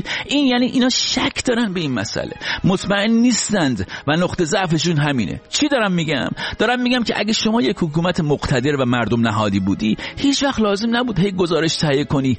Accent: Iran; آخه میدونی من ایرانی هستم

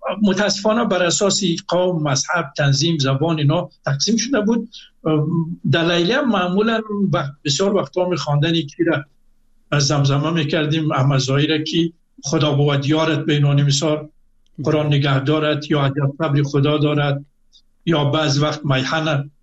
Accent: Afghanistan; now in Mashhad, Iran; گفتم من از افغانستان آمدم، همین کاپی نمرات خود از لیسه سلطان محمود غزنی من گرفته بودم، غزنوی گرفته بودم،

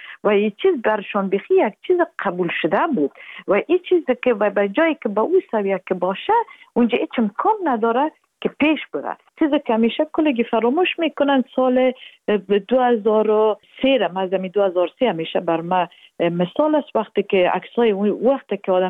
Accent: Afghanistan; همه ما افغان هستیم

